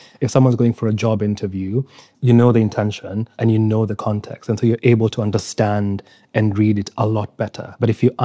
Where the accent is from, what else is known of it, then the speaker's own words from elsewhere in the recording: Nairobi, Kenya; born there; By the time that I was born, also I was born in Nairobi, and so I was named from birth.